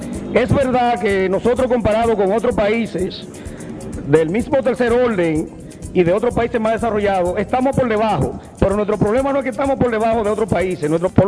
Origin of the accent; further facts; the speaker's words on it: Boca Chica, Santo Domingo, Dominican Republic; nosotros como dominicanos, nosotros como municipio, como Boca Chica